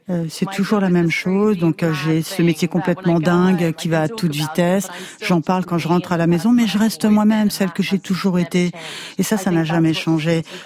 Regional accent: Kosovo; first language Albanian; French is a second language; also born or lived in London, United Kingdom; appris l'anglais à partir du moment où j'ai été scolarisée. Et puis après, donc l'anglais est devenu ma première langue. Ensuite, ça a été de nouveau l'albanais quand je suis retournée au Kosovo.

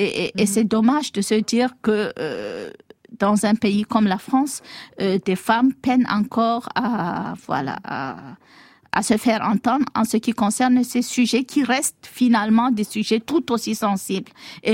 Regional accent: Cameroon; Aujourd'hui, chez nous, au Cameroun, quand une femme va porter plainte pour viol, on commence par lui rire au nez

